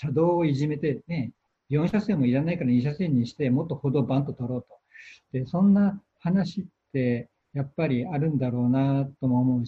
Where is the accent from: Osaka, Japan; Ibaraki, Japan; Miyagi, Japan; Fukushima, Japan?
Ibaraki, Japan; Mito; 水戸、私水戸ですからね、水戸の中心市街地が壊滅的な打撃を受けた